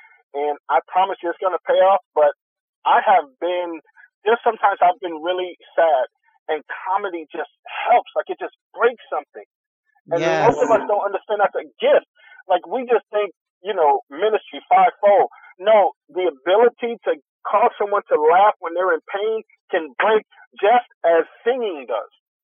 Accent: Harlem, New York, United States

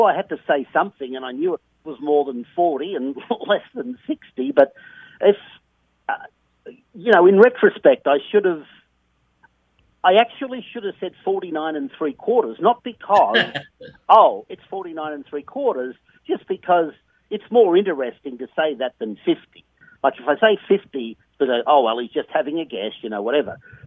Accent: Melbourne, Victoria, Australia; We have race calling schools in Australia. I'm from Melbourne, and in Melbourne there were two horse race, announcing schools for horse racing.

